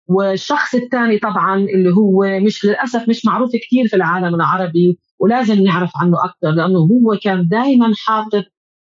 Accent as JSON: {"language": "Arabic", "country": "Palestine", "said": "ممكن أنا كفلسطينية لما أدافع عن تاريخي العربي الإسلامي في إشبيلية"}